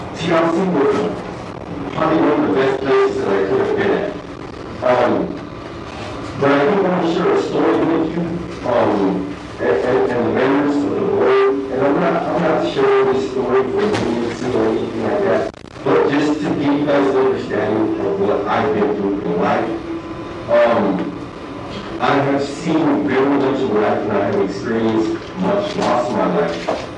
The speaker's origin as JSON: {"language": "English", "town": "Phoenix", "region": "Arizona", "country": "United States", "said": "Even before that, I'm from Phoenix originally"}